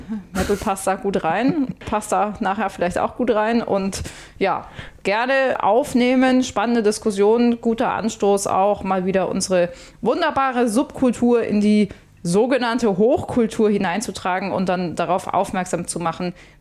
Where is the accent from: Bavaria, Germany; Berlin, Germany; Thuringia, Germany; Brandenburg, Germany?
Bavaria, Germany; Kempten; die jedes Jahr im August in Kempten im Allgäu, meiner Heimatstadt, stattfindet